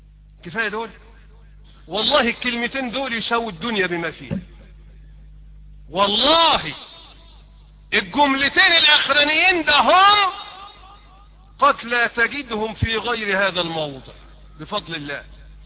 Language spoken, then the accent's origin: Arabic; Egypt; اللهم اجعل بلدنا مصر بلد امن وامان ورخاء واستقرار